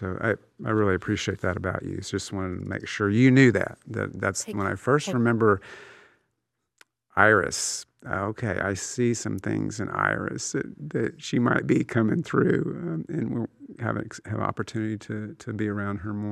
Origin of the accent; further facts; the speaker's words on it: Houston, Texas, United States; also born or lived in Dallas; And see, that's the thing about living in Texas. You know, I grew up in Houston.